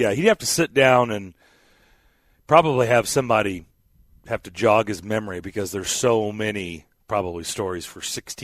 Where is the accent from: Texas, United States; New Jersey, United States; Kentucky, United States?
Kentucky, United States; Lexington; And a kid growing up in Lexington, Kentucky, you didn't miss Kentucky and Indiana ever.